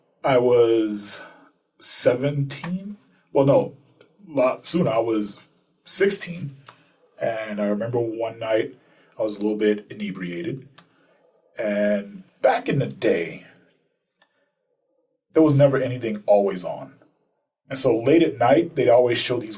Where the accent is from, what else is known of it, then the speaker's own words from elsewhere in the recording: Queens, New York, United States; now in Boston, United States; Yeah, I'm originally from New York, Queens. I got into a lot of trouble growing up, and so my parents were like, hey, let's move to Boston for better schools.